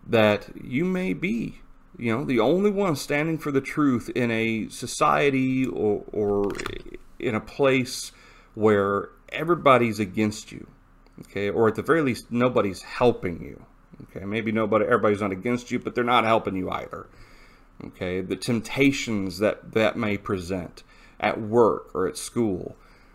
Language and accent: English; Columbia, South Carolina, United States; There's not a whole lot of faithful people in Columbia, where I grew up.